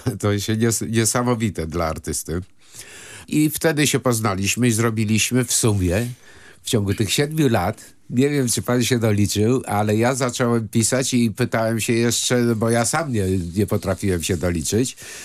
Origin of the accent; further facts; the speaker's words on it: Greece; now in Poland; Ja jestem Grekiem. Jestem obywatelem polskim, ale jestem Grekiem.